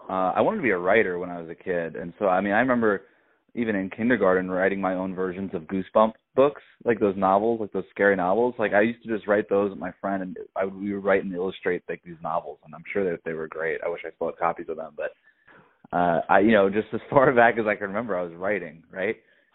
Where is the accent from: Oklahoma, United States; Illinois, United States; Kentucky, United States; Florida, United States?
Florida, United States; You know, growing up in South Florida, we had a lot of great columnists.